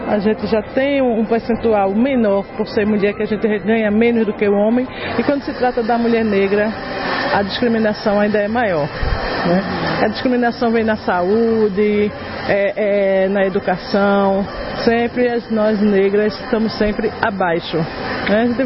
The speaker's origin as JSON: {"language": "Portuguese", "town": "Olinda", "region": "Pernambuco", "country": "Brazil", "said": "eu sou de Olinda, estou como coordenadora da mulher em Olinda."}